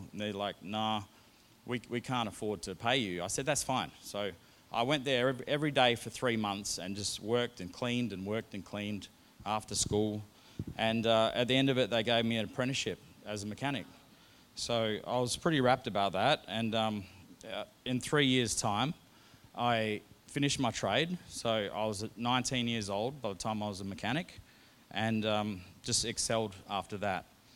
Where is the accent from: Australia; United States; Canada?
Australia; Port Hedland, Western Australia; born there; And so I was born in Port Hedland